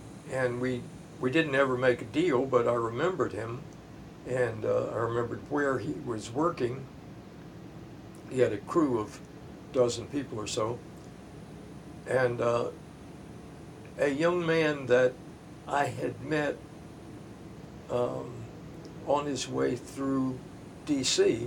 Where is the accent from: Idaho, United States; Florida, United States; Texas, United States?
Florida, United States; Ocala; Well, I grew up in Ocala, Florida, which if you're going south, you'll probably pass through Ocala. It's a kind of a blue-collar town